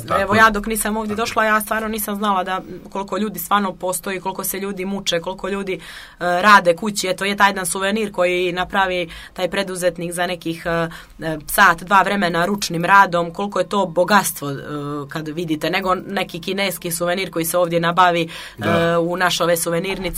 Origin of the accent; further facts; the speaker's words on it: Grbalj, Kotor Municipality, Montenegro; Pa ne bih rekla da je nema, evo ja sam iz Grblja